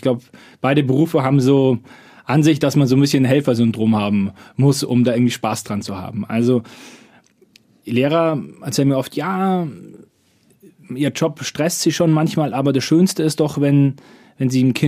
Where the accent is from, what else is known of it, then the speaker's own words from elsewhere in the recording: Munich, Bavaria, Germany; Ich komme aus München